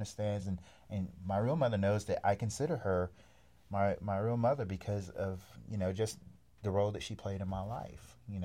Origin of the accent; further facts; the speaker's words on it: Germany; Yeah, they used to call me … But yeah, and then I went to Germany. I grew up in Germany.